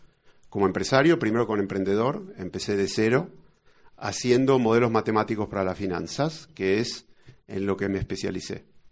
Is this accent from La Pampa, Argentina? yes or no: no; Buenos Aires, Argentina; No soy bonaerense, soy porteño, eso quiere decir que nací en la ciudad de Buenos Aires. Pero quizás lo que no sea tan conocido es que mis abuelos eran españoles. Mi abuelo nació en Madrid y mi abuela nació en Burgos.